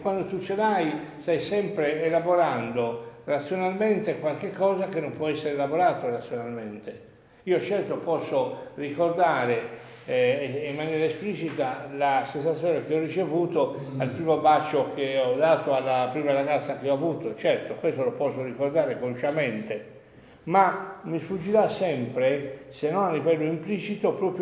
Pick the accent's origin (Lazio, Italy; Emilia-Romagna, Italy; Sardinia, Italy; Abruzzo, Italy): Sardinia, Italy; ma io sono sardo